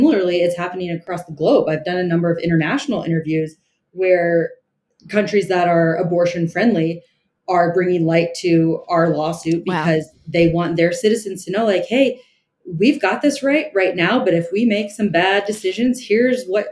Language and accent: English; Indiana, United States; We saw the vote in Ohio, which is near my home state of Indiana on Tuesday.